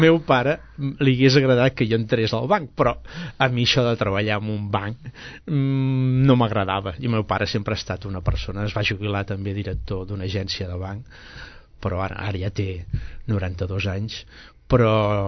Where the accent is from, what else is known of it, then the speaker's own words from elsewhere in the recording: Callús, Catalonia, Spain; born there; Jo vaig néixer a un poble, Callús, a 8 quilòmetres al costat de Manresa, i per part de ma mare ve de pagès